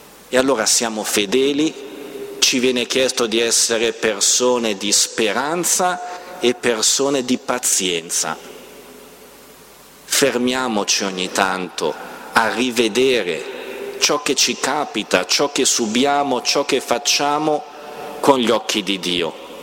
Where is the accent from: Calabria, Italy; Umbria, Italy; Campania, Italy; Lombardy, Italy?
Lombardy, Italy; Caronno Pertusella; ma dall'Ungheria voleva tornare a Caronno Pertusella, il mio paese.